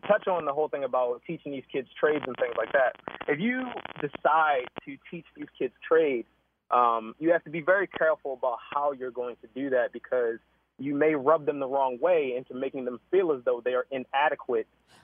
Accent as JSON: {"language": "English", "town": "Baltimore", "region": "Maryland", "country": "United States", "tie": "born or raised there", "said": "like I grew up in Baltimore City, like, you know, from jump. I was born here, this is where I'm from, you know."}